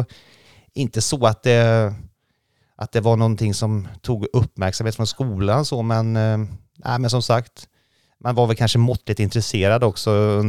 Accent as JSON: {"language": "Swedish", "town": "Tidaholm", "region": "Västra Götaland County", "country": "Sweden", "tie": "born or raised there"}